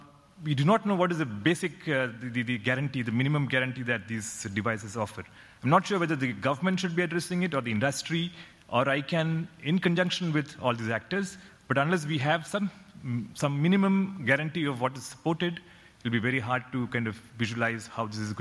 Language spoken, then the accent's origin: English; India; I'm from India